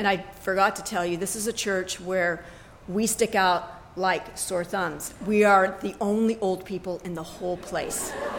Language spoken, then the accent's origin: English; California, United States; I grew up in Orange County. I've lived in Orange County all of my life.